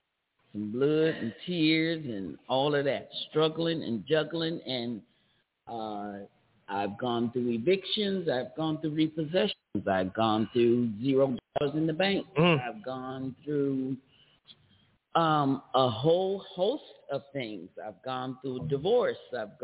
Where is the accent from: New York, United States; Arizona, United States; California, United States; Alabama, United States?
California, United States; also born or lived in Atlanta; now in Gastonia, United States; I've been here for 5 years, and I moved here from Atlanta, originally from California